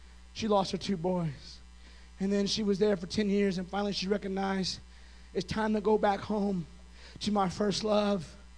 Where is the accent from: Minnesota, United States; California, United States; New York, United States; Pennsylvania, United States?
California, United States; The thing about a drought, I'm from California. You never know how long that drought is going to last.